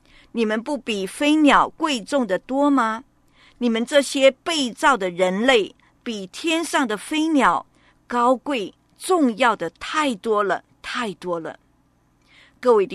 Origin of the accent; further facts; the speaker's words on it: China; 我们中国古代的皇帝都自称为天子